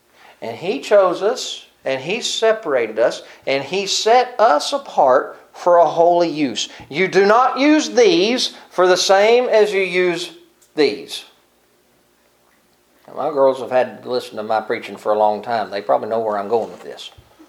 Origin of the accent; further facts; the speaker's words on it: Mississippi, United States; I grew up in Mississippi.